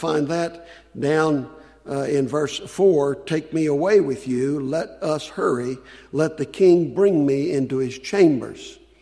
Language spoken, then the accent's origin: English; West Virginia, United States; now in Iowa, United States; And when I first came to Iowa, you know, I'm brand new to this area. I was raised in West Virginia. I didn't know anything about agriculture as it's practiced in this area.